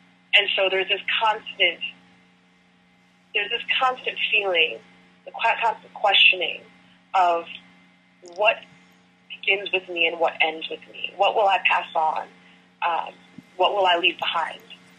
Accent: Nigeria; I am still black, I'm still Nigerian and all of those things

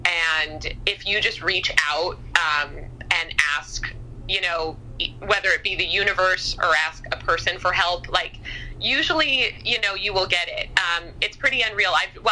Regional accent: New York, United States; I think as a New Yorker, we're kind of quick to be like, oh, you know, everyone's selfish

